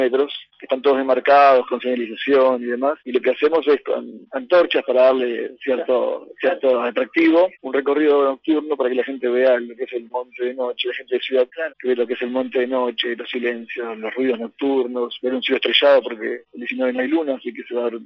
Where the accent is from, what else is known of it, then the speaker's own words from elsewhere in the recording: Buenos Aires, Argentina; born there; now in Rocamora, Argentina; Yo nací en Buenos Aires. Mi viejo es de acá. Bien. Nosotros vivimos hace 10 años.